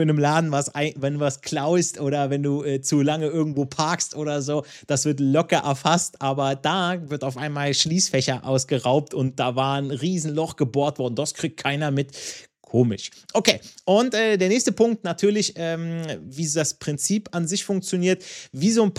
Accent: Italy; in meinem Heimatland Italien

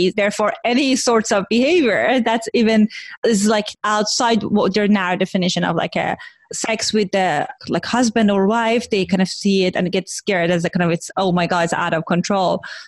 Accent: Iran; I'm Iranian and I grew up in Iran.

